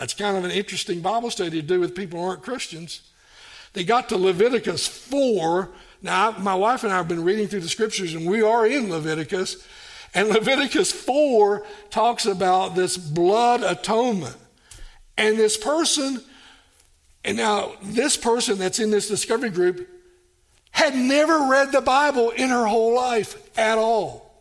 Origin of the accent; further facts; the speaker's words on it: Tennessee, United States; And as I said, I grew up in Tennessee, and I left and went 2,000 miles away to go to this school